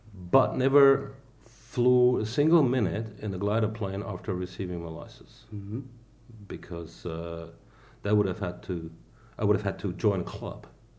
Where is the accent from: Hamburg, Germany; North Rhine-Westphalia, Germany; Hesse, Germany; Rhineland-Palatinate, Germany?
North Rhine-Westphalia, Germany; Moers; also born or lived in Krefeld; I was born in Krefeld, mm-hmm. so I'm German, and grew up in Moers.